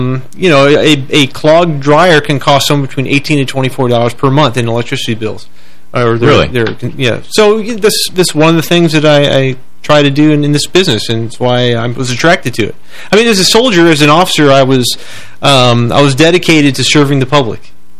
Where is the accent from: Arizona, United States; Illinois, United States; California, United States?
Illinois, United States; Chicago; originally I grew up outside of Chicago. I'm a Chicago suburbanite